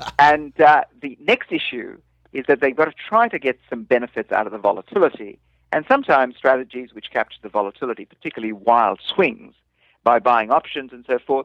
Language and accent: English; India; from India, and I'm not from Sri Lanka